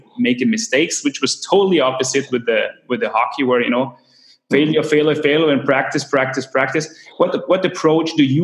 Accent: Austria; English is a second language; just from own experience growing up in Austria, for example, in the school system

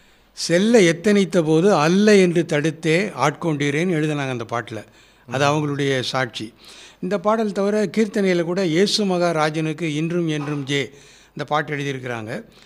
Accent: Udumalaipettai, Tamil Nadu, India; born there; உடுமலைப்பேட்டைக்கு வந்து ஊழியம் செஞ்சாங்க. அங்கே தான் நான் பிறந்தேன்.

